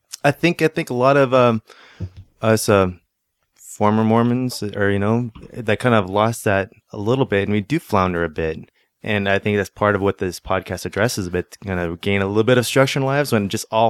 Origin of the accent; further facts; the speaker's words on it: Alaska, United States; I'm from Alaska.